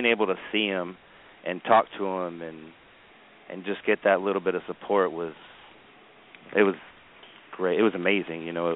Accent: Carson City, Nevada, United States; now in Hawaii, United States; to be in Hawaii, to be on the island, to live here. It's definitely different than, you know, where I grew up in Carson City, Nevada.

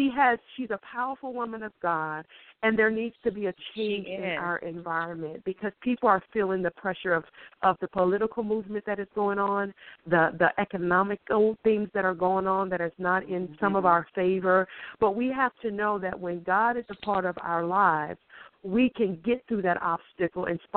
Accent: Harrisburg, Pennsylvania, United States; I'm from Harrisburg. I'm living in Harrisburg, Pennsylvania, and I see the same need in the community

